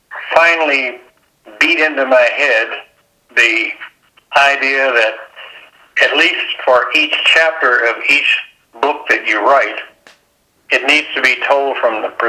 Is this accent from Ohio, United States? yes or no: no; Tennessee, United States; growing up in Tennessee, I was always wondering about the relationship between Tennessee and Texas